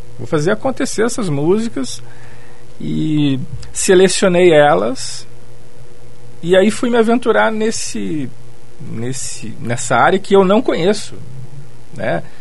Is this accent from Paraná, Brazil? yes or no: yes; Reserva do Iguaçu, Paraná, Brazil; Eu sou de Reserva do Iguaçu, que é uma cidade no centro-sul do estado, e quando a gente vivia lá, não era nem município, né, era só uma vila.